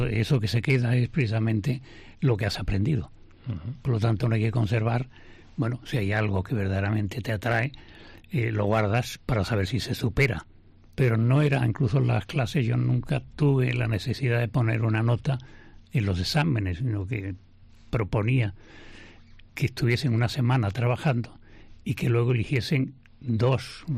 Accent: Jerez de la Frontera, Andalusia, Spain; ese mundo tan diferente de lo que yo he vivido de niño aquí en Jerez

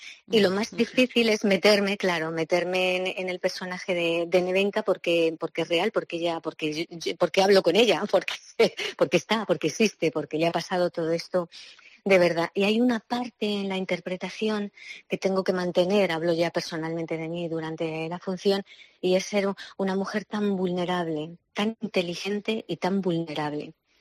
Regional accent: Segovia, Castile and León, Spain; me vuelvo otra vez a Segovia a pasar las vacaciones con mi pareja, con mi chico, con mi tierra, con mi pueblo

